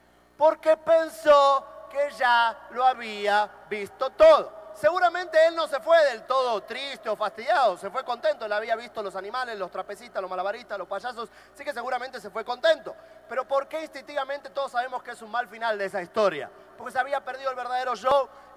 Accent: Argentina; now in Miami, United States; yo soy de Argentina, pero vivo en los Estados Unidos hace muchos años. De hecho, vivo en la ciudad de Miami.

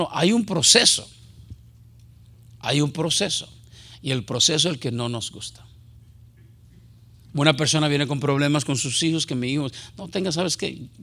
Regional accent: Puerto Rico; yo soy puertorriqueño 100%, y si no me creen, háganme enojar.

